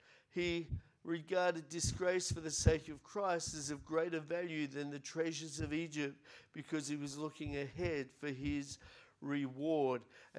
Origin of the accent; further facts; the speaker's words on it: Victoria, Australia; also born or lived in South Australia; And so when we came to South Australia from Victoria again, bringing our diseases in 1999, My mum cried and she said, you can't do that, because we'd gone back to Victoria. We were pastoring and God said, you know, want you to go to South Australia? And some of my Victorian mindset's coming out.